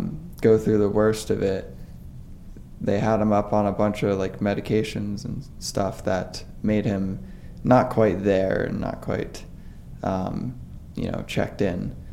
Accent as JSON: {"language": "English", "town": "Denver", "region": "Colorado", "country": "United States", "tie": "born or raised there", "said": "Yeah, I'm a dual citizen. So I was born in Denver, Colorado. Grew up there."}